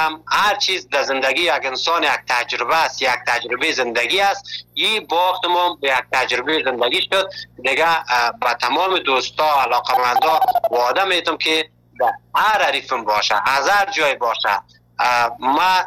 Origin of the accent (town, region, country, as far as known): Afghanistan; now in Malatya, Turkey